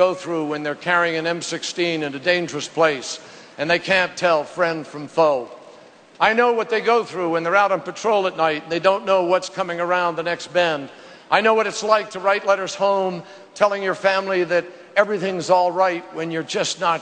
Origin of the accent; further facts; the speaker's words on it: Colorado, United States; born there; I was born in Fitzsimmons Army Hospital in Colorado when my dad was a pilot in World War II.